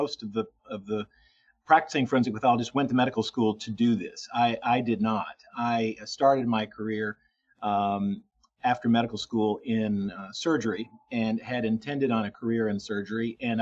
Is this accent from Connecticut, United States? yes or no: no; Tennessee, United States; accent: Southern; I'm a native Southerner, in fact. And so I grew up in Tennessee, and I still have a bit of that of a lingering Southern accent, if you can't tell.